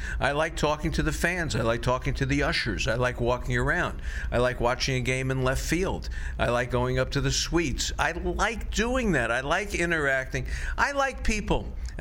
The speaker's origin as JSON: {"language": "English", "region": "Florida", "country": "United States", "tie": "born or raised there", "said": "when I grew up in Florida, you know, people up in the east would be in snow and stuff like that."}